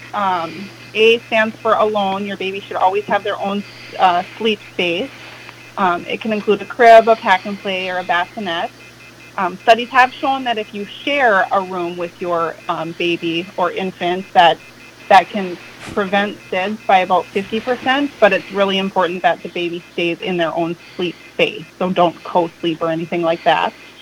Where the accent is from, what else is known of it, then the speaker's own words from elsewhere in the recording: Montevideo, Minnesota, United States; So I grew up here in Montevideo, graduated from Montevideo High School.